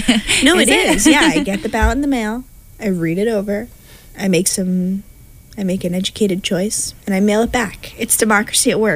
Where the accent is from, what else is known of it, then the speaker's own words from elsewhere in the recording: New Jersey, United States; There's a bunch coming up in June, including my state, my home state of New Jersey.